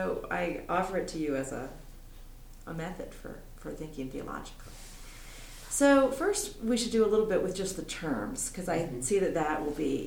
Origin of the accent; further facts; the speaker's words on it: North Carolina, United States; now in Minnesota, United States; and I grew up on the East Coast in the North Carolina Synod of the ELCA.